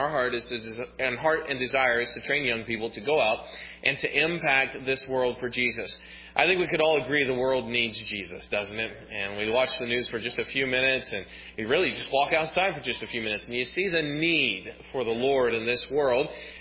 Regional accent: Texas, United States; now in Southern California, United States; I was raised in Texas, and I've lived for the past 10 years in Southern California.

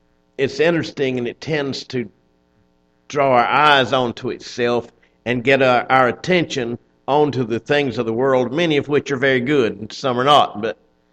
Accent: Lumberton, North Carolina, United States; also born or lived in Moore County; I remember I was brought up in the summers in Moore County. I was born in Lumberton, was there school time in the winter with my parents, and was at my father's home, my grandparents' old home, the Blue Place

